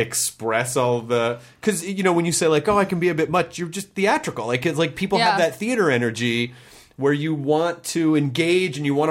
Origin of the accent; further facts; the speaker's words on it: the South, United States; Yeah, I mean, you know, listen, I grew up in the South, and I'm not a sports fan.